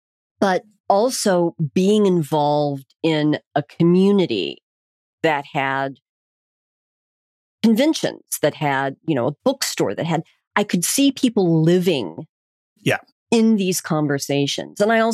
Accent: Tulsa, Oklahoma, United States; I grew up in Tulsa, Oklahoma, and that's relevant because we had a science fiction bookstore called Starbase 21

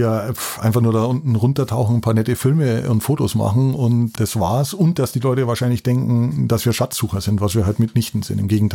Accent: Lenggries, Bavaria, Germany; Ich liebe die Berge, ich bin in den Bergen aufgewachsen in Lenggries

